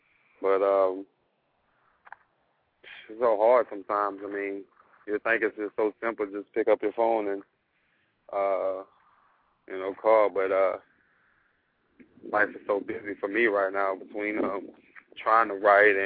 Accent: Atlanta, Georgia, United States; I mean, even just like growing up in Atlanta

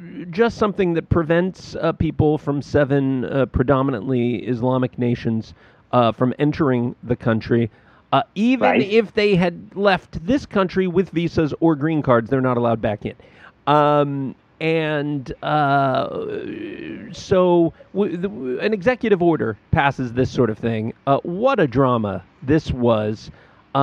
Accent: United States; look, I'm American. It can be whatever ocean I say it is.

